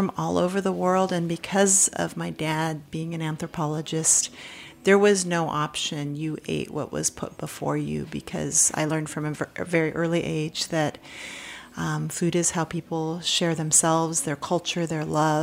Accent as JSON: {"language": "English", "region": "New York", "country": "United States", "tie": "born or raised there", "also_born_or_lived": "Northwest, United States / Moluccas, Indonesia / Germany", "said": "Yeah, so I was born in the Northwest, but then I was a kid while they were in school. We lived in upstate New York. They went to Cornell. And then we lived for a few years on a tiny island in the Moluccas of Indonesia."}